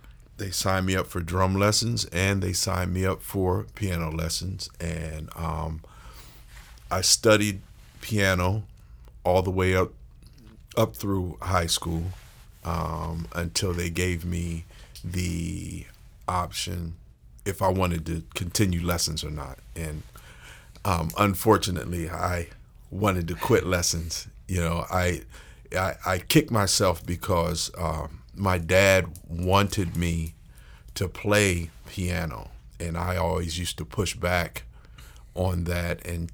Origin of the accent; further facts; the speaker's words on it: Zanesville, Ohio, United States; also born or lived in Columbus; However, I was born in Columbus. I was raised in Zanesville, Ohio. Okay. And came back to Columbus after I graduated high school to go to Ohio State.